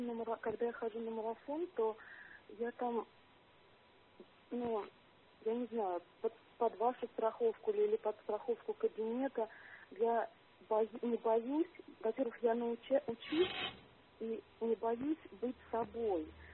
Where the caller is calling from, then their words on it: Moscow, Russia; Да, я звоню из Москвы.